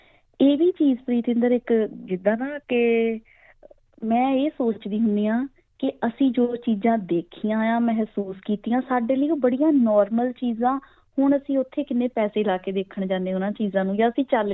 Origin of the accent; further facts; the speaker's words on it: Punjab, India; ਸਾਡਾ ਪਿੰਡ ਅੰਮ੍ਰਿਤਸਰ ਤੋਂ ਕੋਈ ਮੈਨੂੰ ਲੱਗਦਾ ਕਿ 30-40 ਕਿਲੋਮੀਟਰ ਤੇ ਹੋਣਾ ਹੈ